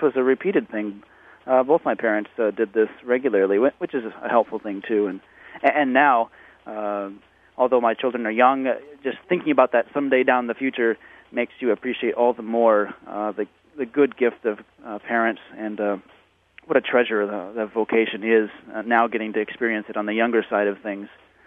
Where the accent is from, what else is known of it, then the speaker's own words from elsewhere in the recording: Oregon, United States; And growing up in Oregon, this was really easy.